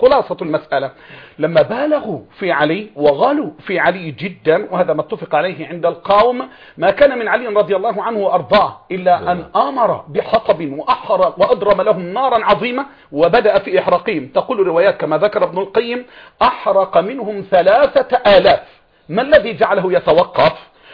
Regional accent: Egypt; يقصد معنا احنا يعني كمصريين

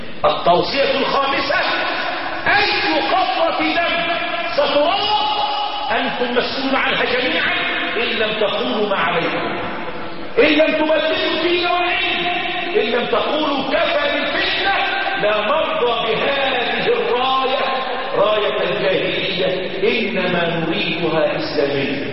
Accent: Egypt

